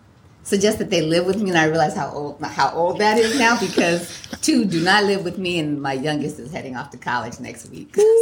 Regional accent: Seattle, Washington, United States; also born or lived in Los Angeles; But I grew up in Seattle.

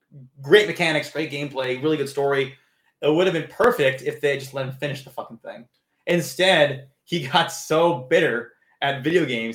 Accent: United States; the only reason I didn't like it was because I'm American.

